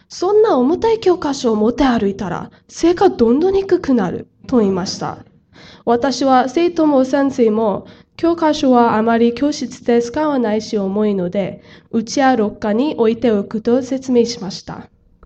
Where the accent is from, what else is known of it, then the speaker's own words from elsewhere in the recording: United States; 私はアメリカ育ちでとサイズが大きいのは慣れていたので